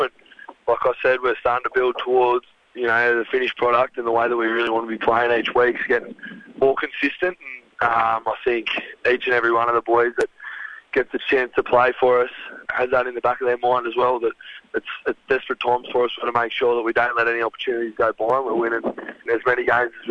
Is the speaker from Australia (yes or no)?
yes; Tathra, New South Wales, Australia; being Indigenous myself, it's great to see, you know, how supportive the game in general is, but for my hometown to run out in a jersey and, you know, the Scott family, they're so involved in Tathra